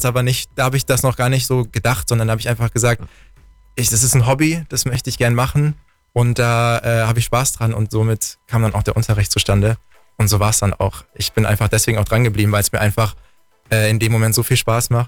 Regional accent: Sonthofen, Bavaria, Germany; also born or lived in Immenstadt; ich komme aus Sonthofen, bin in Immerstadt geboren. Also meine Eltern kommen aus Ostfriesland, deswegen Norddeutsch. Habe deswegen auch keinen Akzent. Ich bin 26 Jahre alt.

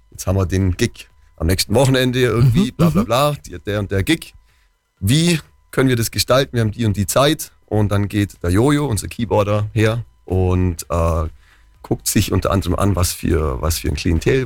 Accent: Bavaria, Germany; Wir sind alle Allgäuer, das ist definitiv.

